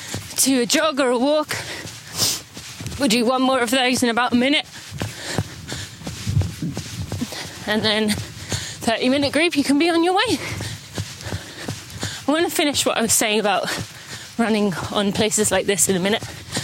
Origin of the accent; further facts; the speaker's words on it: East of England, United Kingdom; fun fact, my home is near to the Arsenal training ground, Arsenal Football Club, and I used to train on there because one of my friends lived on the property.